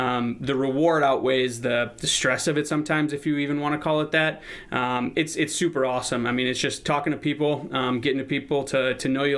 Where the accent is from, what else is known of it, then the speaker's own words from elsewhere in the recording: Chicago, Illinois, United States; Sports revolve my life, whether it be collegiate sports, my hometown Chicago sports, what it is.